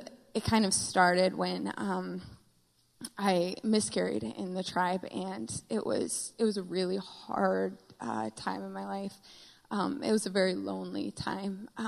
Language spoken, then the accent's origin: English; Michigan, United States; I grew up in Michigan, so I like the cold.